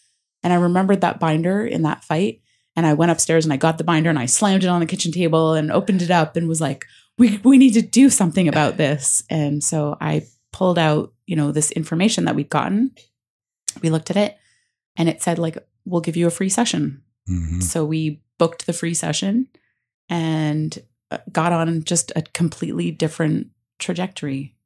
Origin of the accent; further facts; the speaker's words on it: Winnipeg, Manitoba, Canada; And so in the summertime where I grew up in Winnipeg, people took the summers off and were home with their kids